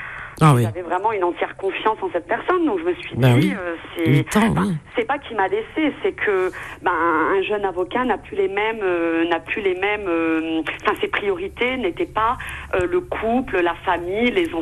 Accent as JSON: {"language": "French", "town": "Chamonix", "region": "Auvergne-Rhône-Alpes", "country": "France", "lives_now": "Paris, France", "said": "Nous à la base, on n'est pas du tout de Paris, hein. On est de la montagne, on est de Chamonix en Haute-Savoie."}